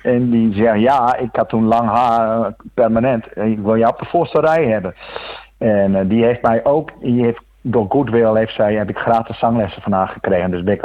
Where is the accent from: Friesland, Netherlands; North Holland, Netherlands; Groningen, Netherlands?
Groningen, Netherlands; Tolbert; Ik kom uit Groningen, uit Tolbert, Groningen. Dat is naast Leek, tussen Groningen, de stad Groningen en Drachten in.